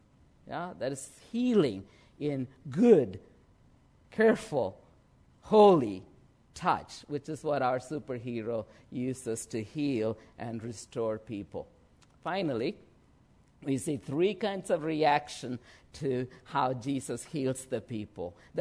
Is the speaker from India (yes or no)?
yes; India; When I went to Philippines, I'm an Indian